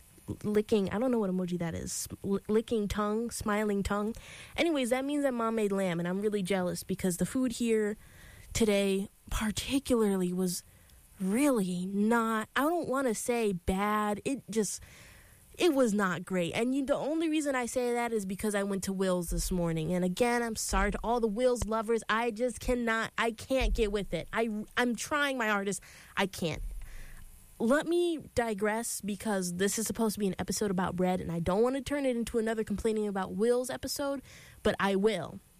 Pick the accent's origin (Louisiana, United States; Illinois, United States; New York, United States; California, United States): New York, United States; Syracuse; I'm not from Long Island. I'm from Syracuse, which is not a huge city, but it's not Long Island.